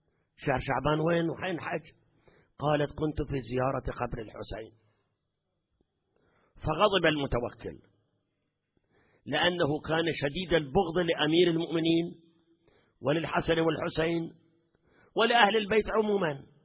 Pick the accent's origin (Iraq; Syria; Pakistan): Iraq; احنا نتذكر زمن صدام عندنا بالعراق